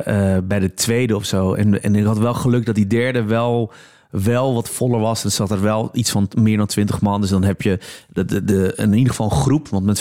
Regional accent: Amsterdam, North Holland, Netherlands; want ik ben in Amsterdam-Oost opgegroeid.

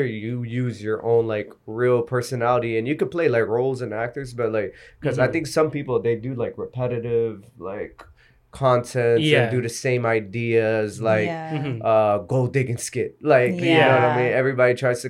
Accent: Houston, Texas, United States; because I'm from Houston, like Texas.

